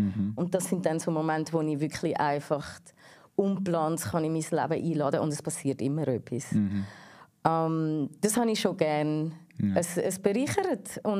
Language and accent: German; Effretikon, Zurich, Switzerland; Also ich bin von Efretikon.